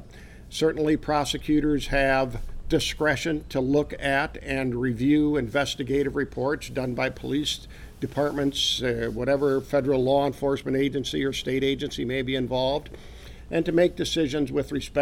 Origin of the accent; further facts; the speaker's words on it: Harriet, South Dakota, United States; I was born in Mobridge and raised in Harriet. My parents were still alive and living in Harriet, and I wanted to return to that area, and that's what I did.